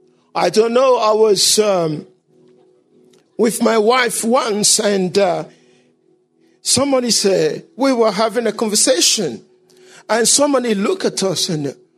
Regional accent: Benin; I'm from Benin.

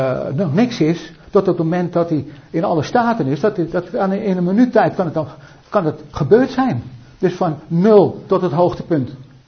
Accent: Belgium; Ik kom uit België

